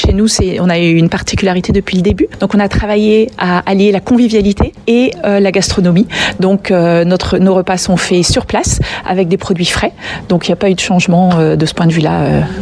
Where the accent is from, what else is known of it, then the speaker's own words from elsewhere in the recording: France; c'est sûrement parce qu'on est français aussi, hein.